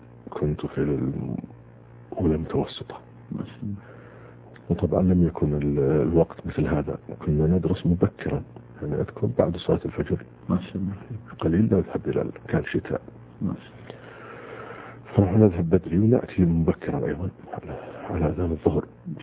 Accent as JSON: {"language": "Arabic", "town": "Riyadh", "region": "Riyadh Province", "country": "Saudi Arabia", "tie": "born or raised there", "said": "أنا نشأت في مدينة الرياض، تعلمت فيها وتخرجت من الثانوية، وعملت في الخطوط السعودية 6 سنوات،"}